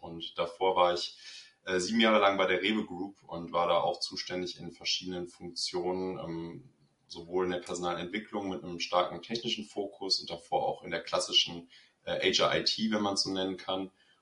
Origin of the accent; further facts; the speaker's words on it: Cologne, North Rhine-Westphalia, Germany; ich komme aus Köln, bin hier geboren, aufgewachsen, in einem kleinen Nebenort, aber beruflich und auch von der Ausbildung her hier immer verankert gewesen in der Stadt